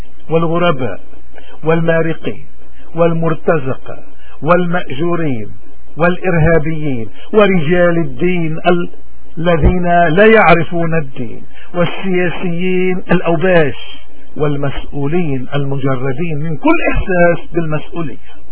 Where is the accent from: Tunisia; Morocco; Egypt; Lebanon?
Lebanon; واجبنا الإيمان والوطن كلبنانيين سياديين وأحرار